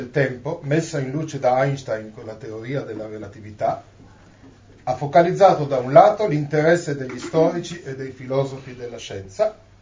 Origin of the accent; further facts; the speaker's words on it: Turin, Piedmont, Italy; Io vengo da Torino